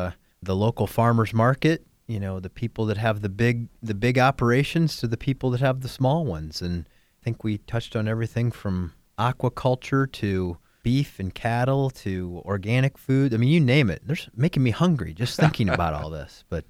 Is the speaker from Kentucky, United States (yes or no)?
no; Montpelier, Ohio, United States; Well, as you know, I grew up in Montpelier, Ohio, which is a very rural community.